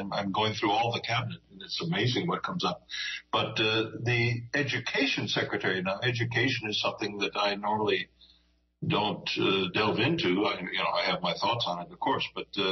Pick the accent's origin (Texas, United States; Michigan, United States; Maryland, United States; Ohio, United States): Texas, United States; I grew up in Texas